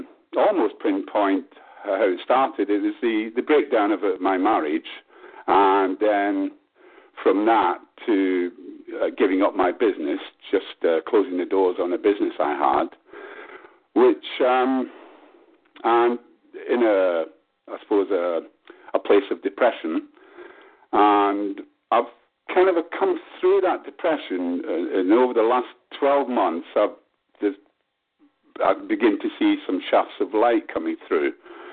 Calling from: Manchester, North West England, United Kingdom; I'm telephoning you from Manchester in England.

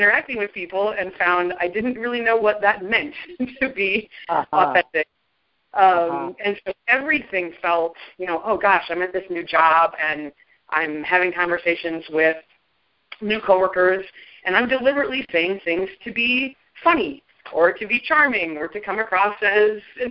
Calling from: Denver, Colorado, United States; I'm calling from Denver.

